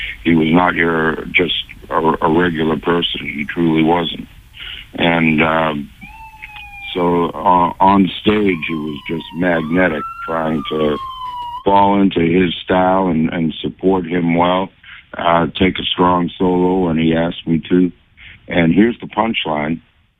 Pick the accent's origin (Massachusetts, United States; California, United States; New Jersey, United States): Massachusetts, United States; Brookline; now in North Carolina, United States; I made an album called In North Carolina, which is where I live now, although I'm from Brookline.